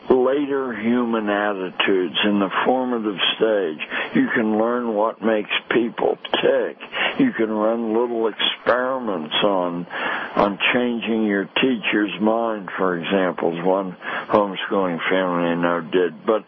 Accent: Pittsburgh, Pennsylvania, United States; I'm from Pittsburgh, and our last Super Bowl in Detroit was a pleasure.

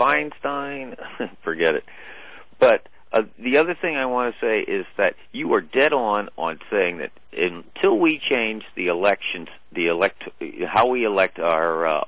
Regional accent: California, United States; I'm from California, mm-hmm. and Barbara Boxer is one of the few senators which I respect.

